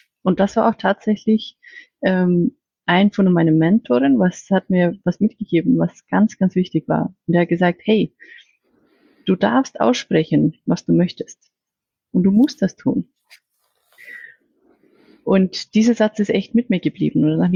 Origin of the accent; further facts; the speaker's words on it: Iceland; German is a second language; moved away as an adult; ich komme ursprünglich aus Island. Und ich bin dort geboren und aufgewachsen, habe auch Teil von meinem Studium dort gemacht, auch Teil in Deutschland.